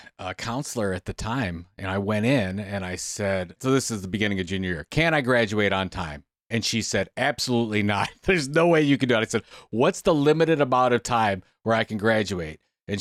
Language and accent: English; Sandusky, Ohio, United States; I grew up in Sandusky, Ohio, which is an hour west of Cleveland. So if you know Cedar Point Amusement Park, I grew up right off the causeway there.